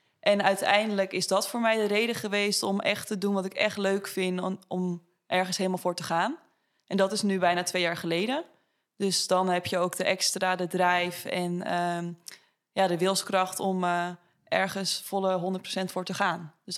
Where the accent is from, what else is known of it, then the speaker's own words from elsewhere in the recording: Aalsmeer, North Holland, Netherlands; Aalsmeer.